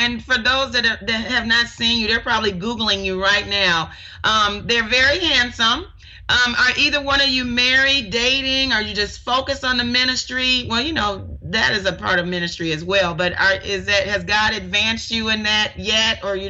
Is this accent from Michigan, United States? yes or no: yes; Detroit, Michigan, United States; I'm from Detroit, and I got a little country twang to me.